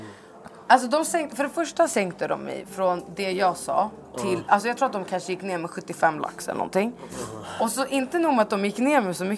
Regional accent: Vällingby, Stockholm County, Sweden; Ja, jag är från alltså... Vällingby.

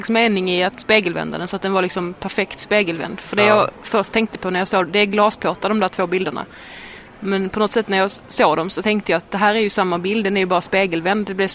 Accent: Skåne, Sweden; accent: Scanian; att jag är kvinna och att jag pratar skånska

